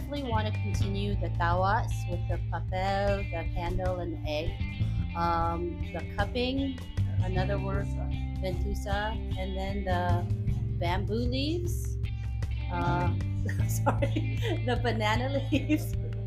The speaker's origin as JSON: {"language": "English", "country": "Philippines", "said": "Well, I'm Filipina. I haven't been back since for about 50 years now."}